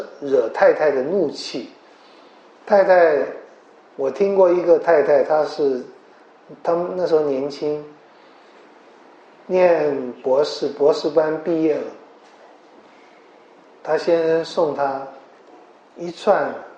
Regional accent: China; 哈拿是一个好母亲，可是从我们中国人的观点来看恐怕也不太好。

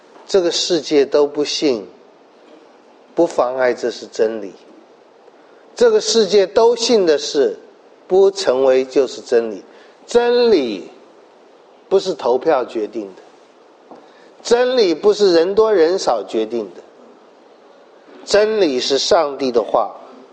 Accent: China; 我们中国人曾经说这是万里长城，所以胡人不能打进来。

